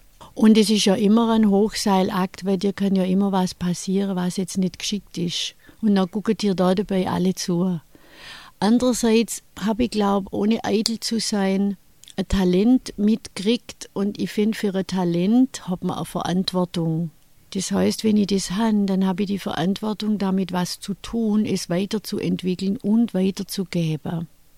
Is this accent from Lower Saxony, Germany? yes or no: yes; Hemmendorf, Lower Saxony, Germany; Ich gehe gern heim und ich bin auch gern in Hemmendorf